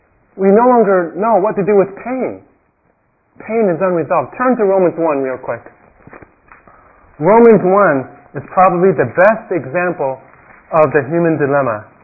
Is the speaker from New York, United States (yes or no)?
no; San Francisco, California, United States; Well, I grew up in San Francisco.